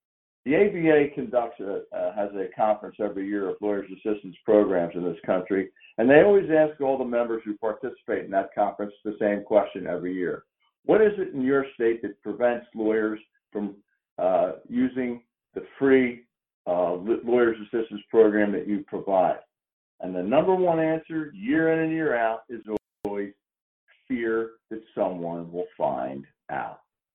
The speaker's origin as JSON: {"language": "English", "region": "Pennsylvania", "country": "United States", "said": "First and foremost, caveat, I'm from Pennsylvania."}